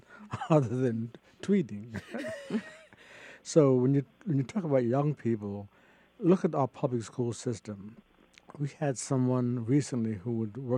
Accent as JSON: {"language": "English", "town": "Philadelphia", "region": "Pennsylvania", "country": "United States", "said": "I'm from the North. I'm from Philadelphia."}